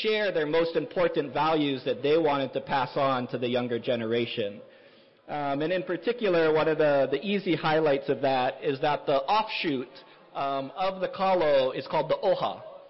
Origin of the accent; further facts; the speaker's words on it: Kealakekua, Hawaii, United States; Born and raised in Kealakekua, just 20 miles down the road from here.